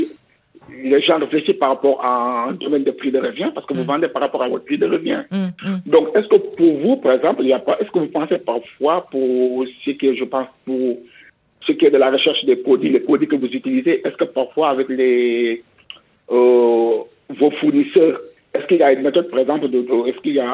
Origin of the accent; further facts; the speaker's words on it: Senegal; also born or lived in Mauritania; Je suis sénégalais mauritanien.